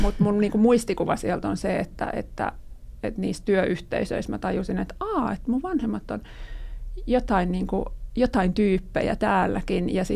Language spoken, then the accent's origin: Finnish; Espoo, Uusimaa, Finland; Mä oon siis Espoosta kotoisin kolmilapsisesta perheestä ja vanhemmat diplomi-insinöörejä molemmat.